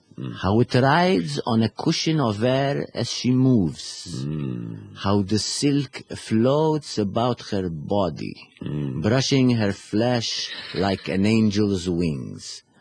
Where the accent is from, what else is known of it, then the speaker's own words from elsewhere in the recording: Mexico; I was raised in Mexico.